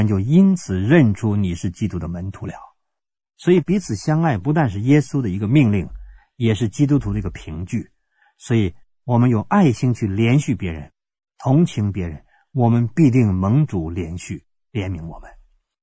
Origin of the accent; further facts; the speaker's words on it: China; 可是我们中国人什么呢？